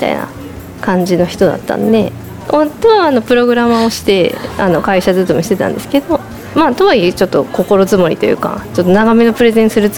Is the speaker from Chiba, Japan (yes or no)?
yes; Chiba, Japan; 私はもともと千葉の出身で、で千葉から通えるところで高校の生物の教員をしてたんですけど、